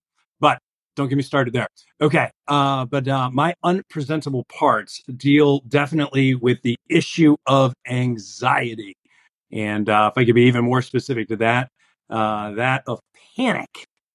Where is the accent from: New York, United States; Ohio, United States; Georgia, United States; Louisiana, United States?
Ohio, United States; Cleveland; I am from Cleveland, Ohio. At least a suburb of Cleveland. So, I am a Cleveland guy. I'm an Ohio guy through and through.